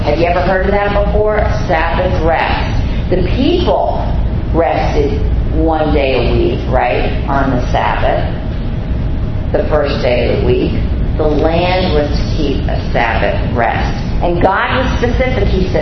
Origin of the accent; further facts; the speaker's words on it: Bronx, New York, United States; Yeah, see, I'm from the Bronx. I don't know these things.